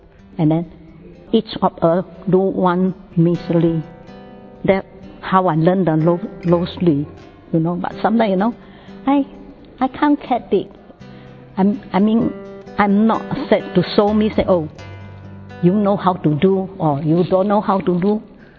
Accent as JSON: {"language": "English", "country": "Singapore", "said": "from Singapore."}